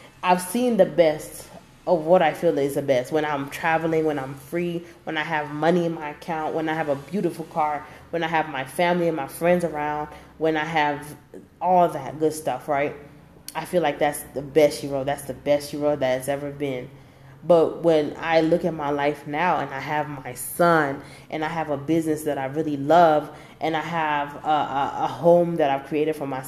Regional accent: Kenya; moved away; And that's how I felt when I came from Kenya.

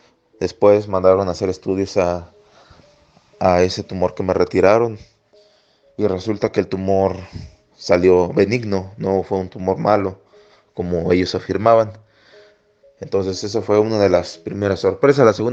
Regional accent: State of Mexico, Mexico; Yo soy del sur del Estado de México, yo tengo 25 años, llevo 6 años de devoción

